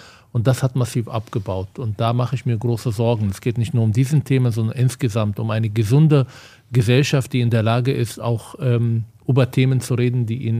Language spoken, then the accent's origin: German; Palestine; als Palästinenser natürlich hat man gewisse Vorurteile gegenüber den Juden